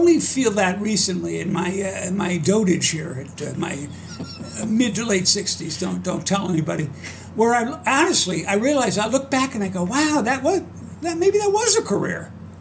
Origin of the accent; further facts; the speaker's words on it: Miami, Florida, United States; I grew up in Miami